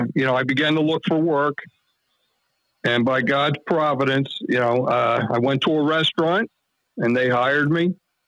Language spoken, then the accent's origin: English; New Jersey, United States; I grew up in South Jersey, like Brad said, right there near Cherry Hill.